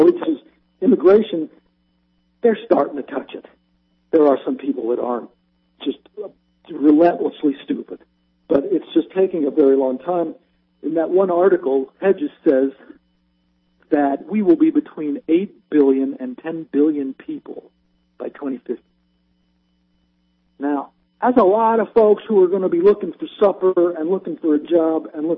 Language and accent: English; Baltimore, Maryland, United States; also born or lived in Colorado; I grew up in Baltimore, and then I spent the majority of my life in Colorado.